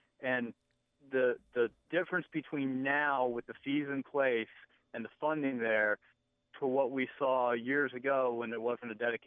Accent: Maryland, United States; First, I grew up in Anne Arundel County, and there, growing up, we heard constantly about, conservation of the bay

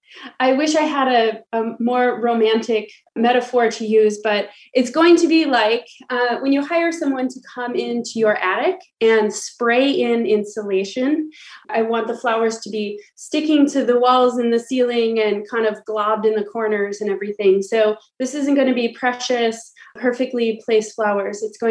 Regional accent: Petoskey, Michigan, United States; I actually saw a lot of similarities between my hometown of Petoskey, Michigan, and Port Austin when it comes to tourism.

